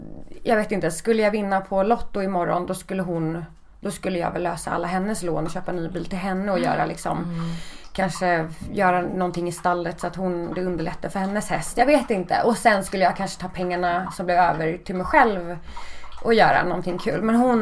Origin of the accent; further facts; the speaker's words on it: Haninge, Stockholm County, Sweden; Jag är från Stockholm. Mm. Ja, jag är uppvuxen i Haninge.